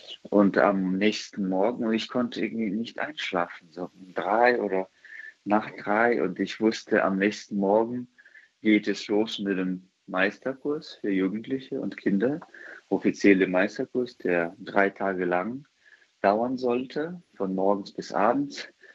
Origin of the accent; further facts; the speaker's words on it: Ukraine; ich bin Ukrainer